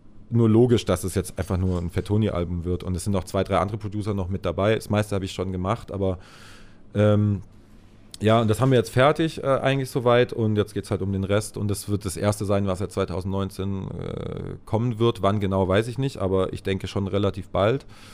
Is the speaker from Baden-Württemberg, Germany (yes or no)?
yes; Baden-Württemberg, Germany; also bei uns in Baden-Württemberg gibt es halt den klassischen Trollinger, so ein süßer Rotwein